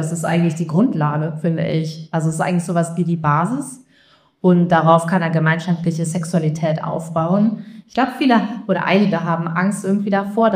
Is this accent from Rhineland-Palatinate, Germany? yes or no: no; Cologne, North Rhine-Westphalia, Germany; Ich komme ja aus Köln, das ist nicht so.